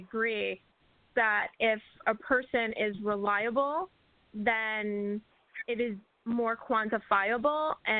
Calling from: San Francisco, California, United States; from San Francisco.

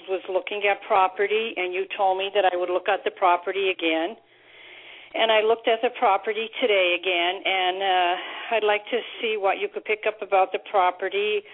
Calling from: Pennsylvania, United States; I'm calling from Pennsylvania.

